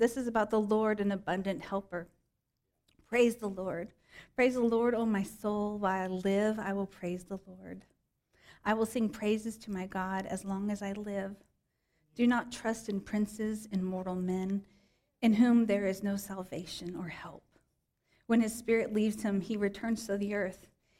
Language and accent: English; Tennessee, United States; And I'm from Tennessee, so if I get tired, y'all are in for quite the...